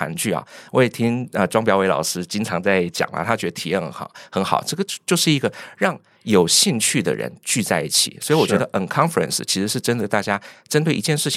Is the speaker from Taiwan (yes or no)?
yes; Taiwan; 就因为我也是我是来自台湾嘛，所以其实你说台湾跟大陆某种程度文化上是同根的